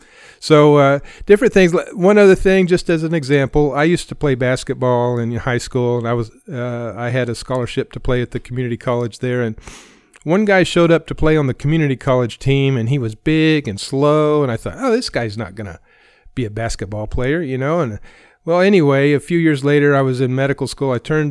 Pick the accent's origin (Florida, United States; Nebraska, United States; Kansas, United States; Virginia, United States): Kansas, United States; Coffeyville; also born or lived in Texas; I grew up in Kansas, in Coffeyville, Kansas, and ended up going to residency and practicing medicine in Texas for several years before moving back to Kansas.